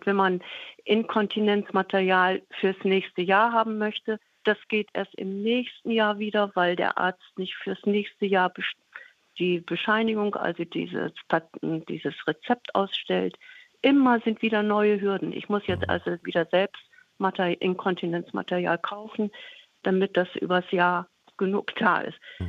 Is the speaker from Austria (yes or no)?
no; West Germany, Germany; now in East Germany; Wir leben jetzt hier im Osten, wir sind aus dem Westen, wir leben jetzt im Osten